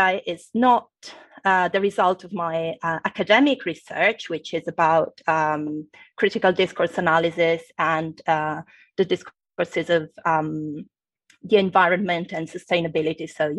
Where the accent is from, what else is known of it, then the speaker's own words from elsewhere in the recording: Italy; first language Italian; English is a second language; also born or lived in England; Now, I was born in Italy. I was raised in Italian. I spent some time in England, Britain. You know, in English-speaking countries, and of course I did my degree, PhD, and everything in English.